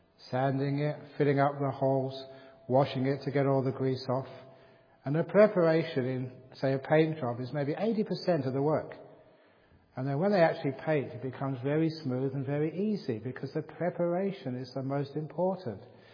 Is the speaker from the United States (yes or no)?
no; England, United Kingdom; born there; It was really hot, and I was born in England. I wasn't used to hot, you know, weather like that.